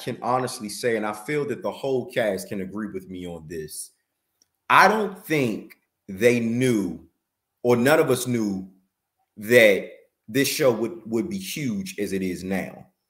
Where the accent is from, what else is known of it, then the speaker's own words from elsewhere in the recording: Maryland, United States; I'm originally from Fullsville, Maryland, Washington, D.C.